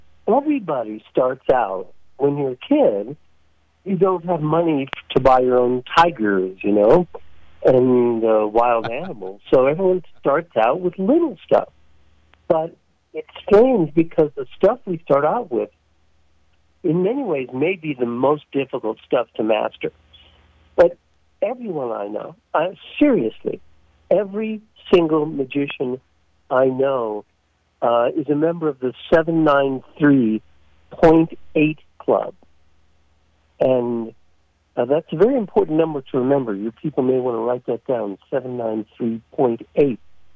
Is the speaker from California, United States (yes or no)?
yes; Los Angeles, California, United States; now in Reno, United States; No, I'm from Los Angeles originally, but I live in Reno now.